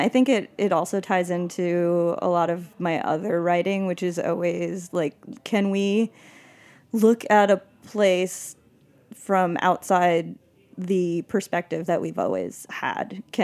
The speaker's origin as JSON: {"language": "English", "region": "New York", "country": "United States", "said": "But yeah, no, I am from Long Island, and I talk about that a lot for some reason."}